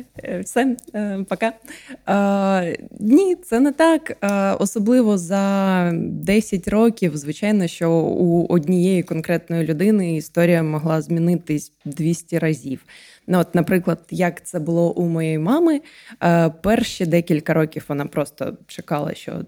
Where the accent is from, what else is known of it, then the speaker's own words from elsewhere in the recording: Donetsk, Donetsk Oblast, Ukraine; Так, я з Донецька, мені можна так казати.